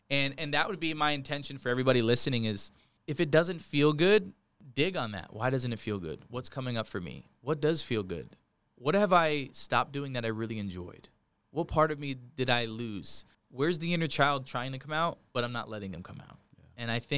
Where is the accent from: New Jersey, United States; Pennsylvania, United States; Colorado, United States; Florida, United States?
New Jersey, United States; Bayville; I'm 26 years old. I'm from Bayville, New Jersey.